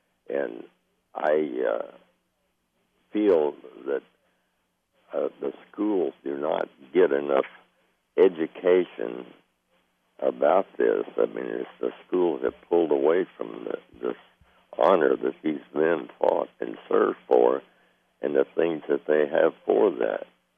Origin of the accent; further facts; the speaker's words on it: St. Joseph, Missouri, United States; I'm from St. Joseph, Missouri. I was a junior in high school when the war broke out.